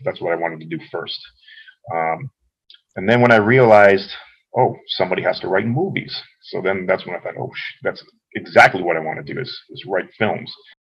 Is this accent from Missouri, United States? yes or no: no; Hawaii, United States; And I think it mainly comes from growing up in Hawaii, where there's a lot of ghost stories and superstition and urban legends